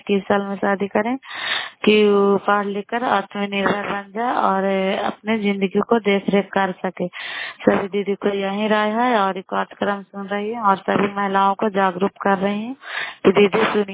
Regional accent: Bairiganj, Bihar, India; नालंदा जिला का राय ब्लॉक मकराता पंचायत ग्राम वैलीगंज की निवासी हूँ

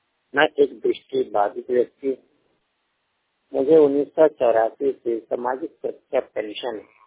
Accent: Chane, Jharkhand, India; मेरा गांव है चाणे पोड़ियाहाट गोड्डा जिला।

